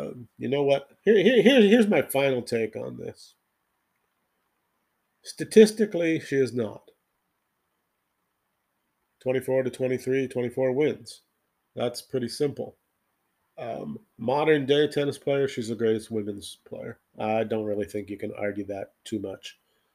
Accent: Toronto, Ontario, Canada; I noticed my hometown Blue Jays are hanging in there, looking.

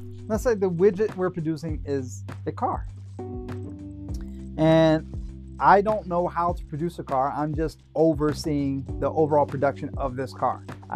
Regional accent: Missouri, United States; Missouri. I'm from Missouri. I'm from Missouri. The show me state.

